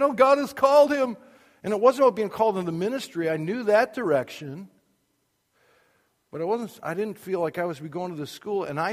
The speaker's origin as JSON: {"language": "English", "region": "Wisconsin", "country": "United States", "tie": "born or raised there", "said": "I grew up in Wisconsin."}